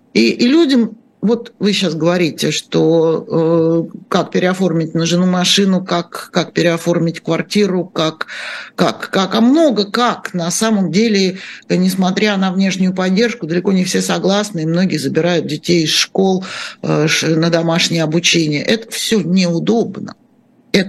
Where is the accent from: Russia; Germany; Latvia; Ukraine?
Russia; Moscow; Я же сама москвичка и много-много-много лет прожила в этом городе